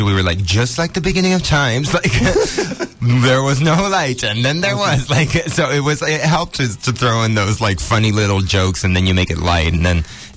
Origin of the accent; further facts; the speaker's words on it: Netherlands; I'm from Holland. Like, what artist breaks through from that small country?